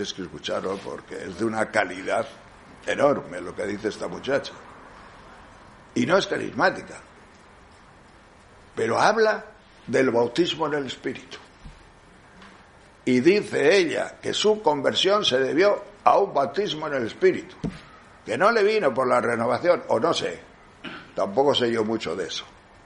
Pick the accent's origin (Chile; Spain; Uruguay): Spain; Tejerina, Castile and León; mi pueblo ha ganado el campeonato de España en el Domum un año. El pueblo de España que más dinero dio. Al Domum fue Tejerina.